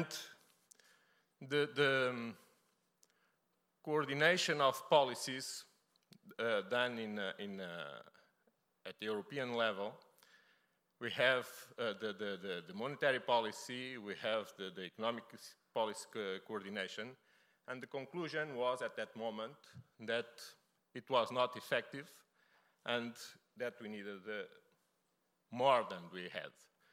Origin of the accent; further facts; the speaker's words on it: Portugal; English is a second language; I'm coming from Portugal